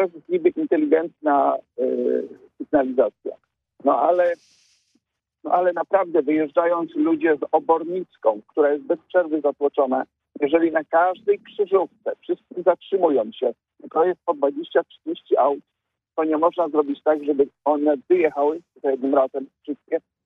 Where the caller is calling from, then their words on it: Poznań, Greater Poland Voivodeship, Poland; A u nas w Poznaniu jest tak, szczerze, jak złamiesz przepis, przyspieszysz, zdążysz.